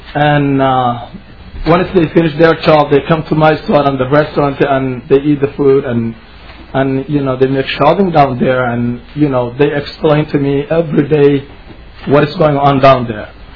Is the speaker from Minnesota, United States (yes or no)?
yes; Faribault, Minnesota, United States; I come from Faribault, Minnesota. And I've been living there for a while